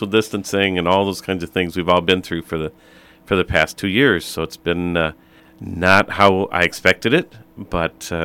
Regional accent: Eagan, Minnesota, United States; Well, I grew up in Eagan.

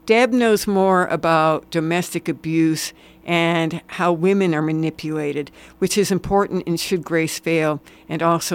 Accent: New England, United States; now in Minnesota, United States; because I'm from New England, and I knew that work quite well.

